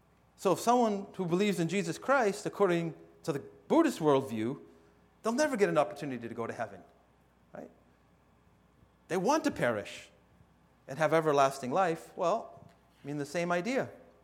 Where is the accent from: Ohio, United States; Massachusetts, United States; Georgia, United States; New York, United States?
Massachusetts, United States; Pastor mentioned, I grew up in Massachusetts. I'm a New Englander.